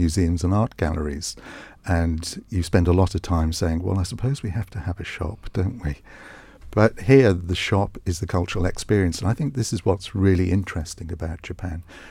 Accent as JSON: {"language": "English", "town": "Liverpool", "region": "North West England", "country": "United Kingdom", "said": "having worked in Northern Ireland and in Wales, and I come from Liverpool"}